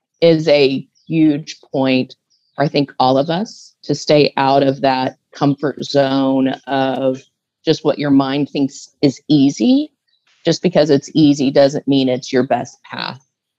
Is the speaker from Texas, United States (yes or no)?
yes; Dallas, Texas, United States; So I'm from Dallas, and we try to get up here a couple of times, you know, every other year.